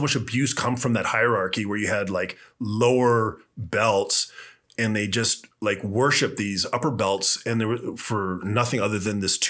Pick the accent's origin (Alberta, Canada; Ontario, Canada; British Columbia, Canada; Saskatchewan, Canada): British Columbia, Canada; Kelowna; But growing up in Kelowna, there's no wrestling program.